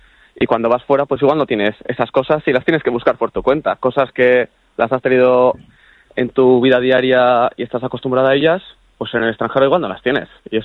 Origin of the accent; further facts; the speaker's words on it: Bilbao, Basque Country, Spain; soy de Bilbao y soy aficionado de toda la vida